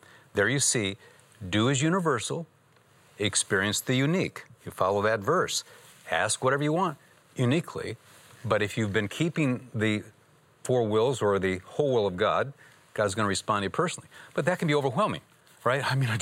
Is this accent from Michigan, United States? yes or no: yes; Michigan, United States; I was just playing on your Texas boots. I'm from Michigan.